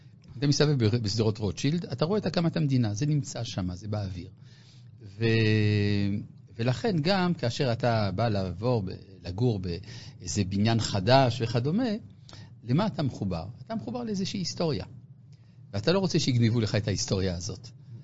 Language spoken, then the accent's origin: Hebrew; Paris, Île-de-France, France; אני גדלתי בצרפת, בפריס וסביבותיה